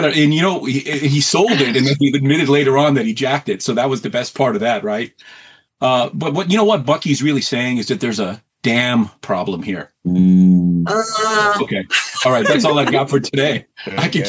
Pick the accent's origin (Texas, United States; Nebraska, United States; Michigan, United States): Texas, United States; But I'm from Texas originally, and I was in Austin literally a month and a half ago.